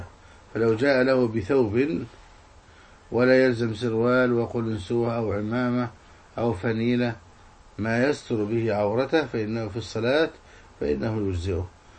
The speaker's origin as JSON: {"language": "Arabic", "country": "Egypt", "said": "في بلدنا مصر"}